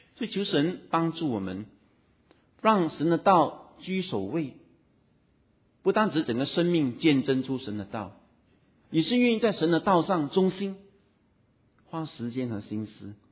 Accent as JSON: {"language": "Chinese", "country": "Singapore", "said": "因为我们新加坡人当兵坦白说了，到最后是相当轻松的了"}